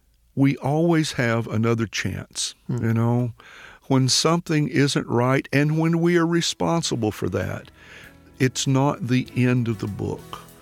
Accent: Asheboro, North Carolina, United States; when I go back to my hometown of Asheboro, North Carolina, and drive by my old house

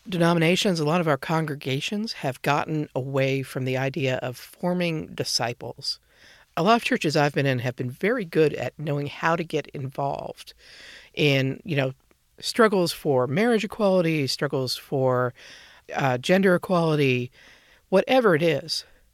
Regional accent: the South, United States; I grew up a nun in the South, and that's a that was a rare species.

